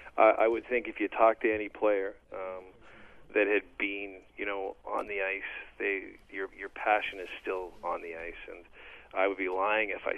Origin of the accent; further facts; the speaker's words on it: Ontario, Canada; I grew up in Northern Ontario and, you know, played hockey as a kid on the outdoor rinks